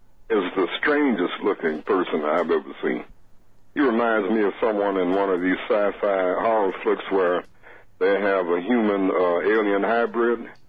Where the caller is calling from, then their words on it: Richland Park, Illinois, United States; Good morning. I'm Richland Park, Illinois.